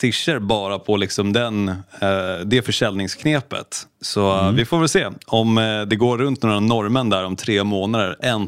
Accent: Sweden; Utan jag trodde att de kanske var mer som vi svenskar.

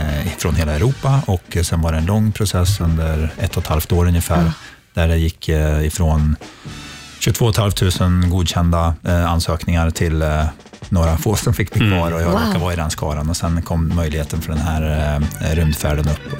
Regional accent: Hammarö, Värmland, Sweden; also born or lived in Dalarna / Örebro / Gothenburg / Karlstad; Sen flyttade vi till via Göteborg till Karlstad. Och så växte jag upp på Hammarö i Värmland.

